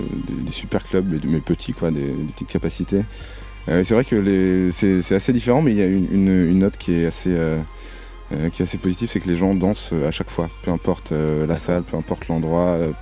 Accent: France; C'est assez surprenant quand on dit qu'on est français

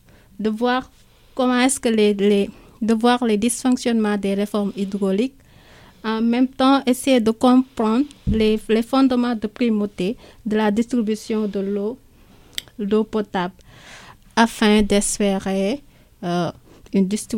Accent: Senegal; Je rappelle juste que je suis sénégalaise

